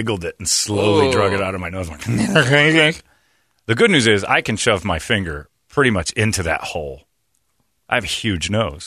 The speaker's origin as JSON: {"language": "English", "town": "Cleveland", "region": "Ohio", "country": "United States", "said": "I'm from Cleveland."}